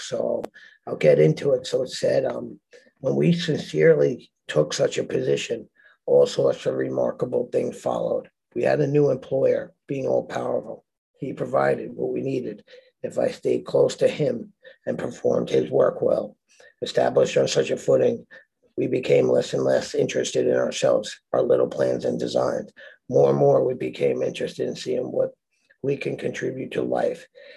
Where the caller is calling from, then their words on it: Southampton, New York, United States; I'm an alcoholic. I'm calling today from Southampton, New York. I live in Puerto Rico, but I have a house here.